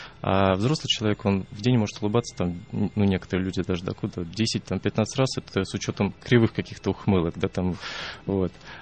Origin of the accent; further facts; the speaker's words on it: Moscow, Russia; Мы из Москвы, да, учимся в Риге регулярно.